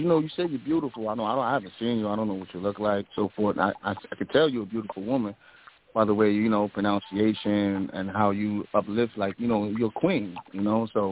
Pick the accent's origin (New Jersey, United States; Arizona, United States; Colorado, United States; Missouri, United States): New Jersey, United States; Paterson; Yeah, but you know, I'm originally from Patterson, so, you know.